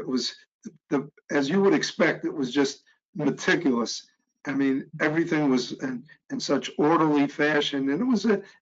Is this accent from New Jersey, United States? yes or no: yes; Union City, New Jersey, United States; also born or lived in North Bergen; I was born in Jersey City and grew up in Hudson County, Union City, North Bergen, and just had a great childhood. Loved the urban area that I grew up